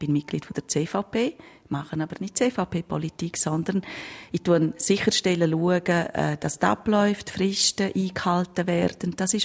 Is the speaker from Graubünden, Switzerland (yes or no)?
yes; Tarasp, Graubünden, Switzerland; bei uns in Rougein oder in Tarasp hat es keinen Kindergarten gegeben.